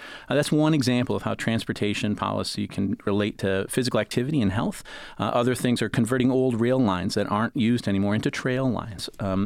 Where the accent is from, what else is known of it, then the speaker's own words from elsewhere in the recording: Portage, Michigan, United States; So I grew up in Portage schools, went to Kalamazoo College for my undergrad